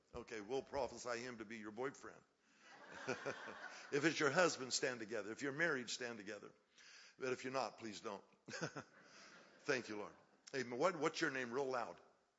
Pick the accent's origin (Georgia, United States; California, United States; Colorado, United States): Colorado, United States; Denver; You know, I'm from Denver, Colorado. That's my native home.